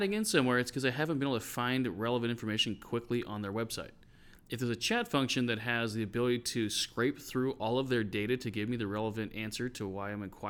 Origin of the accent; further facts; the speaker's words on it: San Francisco, California, United States; Yeah, I'm from San Francisco.